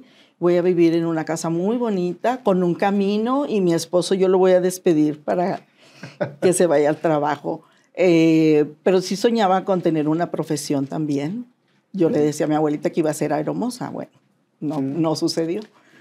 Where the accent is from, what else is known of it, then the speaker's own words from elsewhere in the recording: Matamoros, Tamaulipas, Mexico; Soy de Matamoros, Tamaulipas.